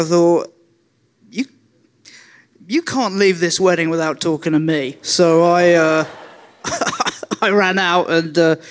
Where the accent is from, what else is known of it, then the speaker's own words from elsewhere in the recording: Tooting Bec, London, United Kingdom; Yes, I grew up in Tooting Beck.